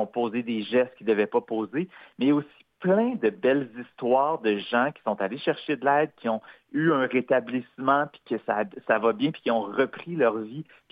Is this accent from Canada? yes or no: yes; Granby, Quebec, Canada; il a commencé premièrement à faire de la radio dans mon coin de pays, là, dans la région de Granby